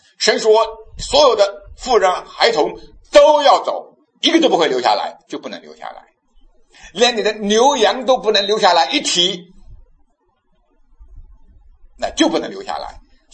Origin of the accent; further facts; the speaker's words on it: China; 我的老家小县城，大运河文明，所以我家老家那个县城就是大运河从中间通过